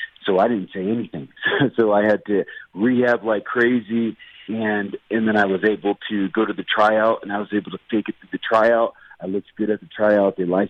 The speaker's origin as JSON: {"language": "English", "region": "Kansas", "country": "United States", "tie": "born or raised there", "said": "I grew up in Kansas. My dad was in the military, so we were all over the place."}